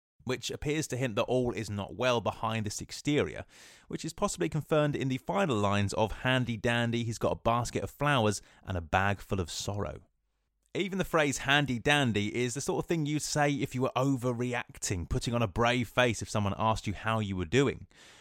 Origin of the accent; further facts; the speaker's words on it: London, United Kingdom; He's in my hometown of London and he's off to Hyde Park.